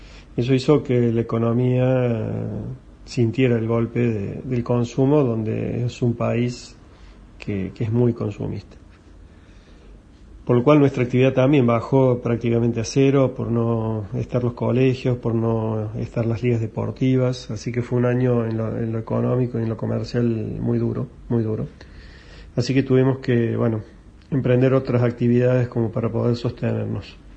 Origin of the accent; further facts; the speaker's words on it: Argentina; now in Miami, United States; soy argentino, vivo en Miami, Estados Unidos, hace 5 años.